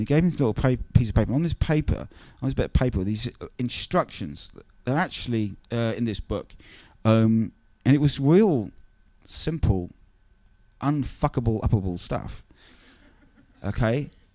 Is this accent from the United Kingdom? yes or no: yes; London, United Kingdom; I'm a Londoner